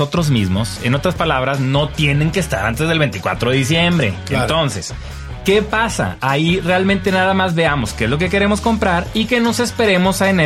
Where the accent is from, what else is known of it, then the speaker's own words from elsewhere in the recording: Mexico; la verdad es que como mexicanos no pensamos mucho en eso